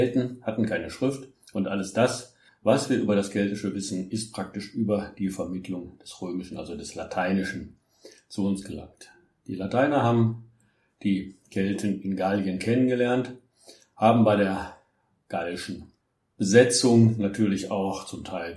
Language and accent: German; North Rhine-Westphalia, Germany; ich kenne das aus meiner Heimat, dem Niederrhein noch